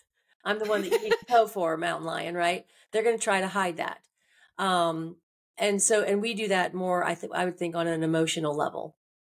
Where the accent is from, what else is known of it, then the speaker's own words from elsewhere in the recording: Jacksonville, Florida, United States; I mean, I grew up middle class in Jacksonville, Florida. Went to private schools all my life, and went to college.